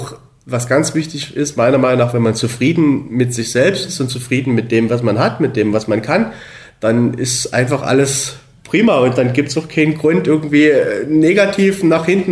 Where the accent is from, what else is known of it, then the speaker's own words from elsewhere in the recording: Dresden, Saxony, Germany; born there; also born or lived in Mühlhausen; now in Oberwiesenthal, Germany; Wir kommen alle gebürtig aus der Dresdner Ecke, sind dann bundeswehrbedingt durch meine Tätigkeit als Bundeswehrsoldat, sind wir nach Mühlhausen in Thüringen gezogen, haben dort 12 Jahre gelebt und sind dann vor einem Jahr nach Oberwiesenthal gekommen.